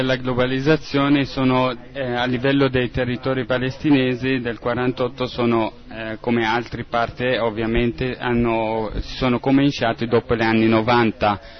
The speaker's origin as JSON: {"language": "Italian", "town": "Jaffa", "region": "Tel Aviv District", "country": "Israel", "said": "vengo da Yafa"}